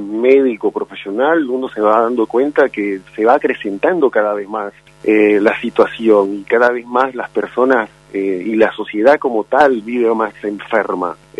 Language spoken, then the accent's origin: Spanish; Santa Marta, Magdalena, Colombia; Yo soy de Colombia, Santa Marta, Colombia.